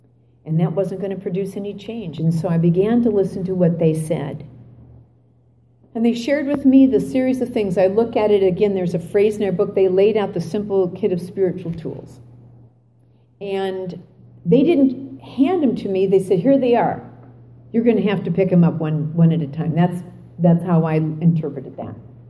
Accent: South Dakota, United States; I was raised in the Midwest. I had always wanted to be a Southern Belle, and God started me in South Dakota, you know.

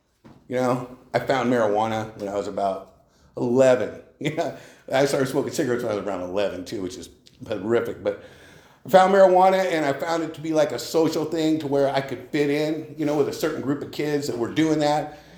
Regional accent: Los Alamos, New Mexico, United States; I'd gone to the counselor at our little school in Los Alamos. I grew up out in Los Alamos.

